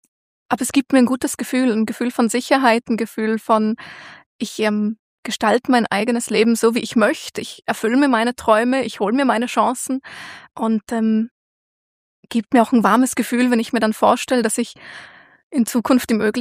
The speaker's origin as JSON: {"language": "German", "region": "Vorarlberg", "country": "Austria", "tie": "born or raised there", "moved": "yes", "lives_now": "Bern, Switzerland", "said": "Mein Hauptwohnsitz ist jetzt schon in Bern in der Schweiz. Also natürlich, ich habe meine Jugend in Vorarlberg verbracht und bin immer wieder dort. Das heißt, Österreich ist sicher auch noch ein Teil von mir und wird es auch immer bleiben"}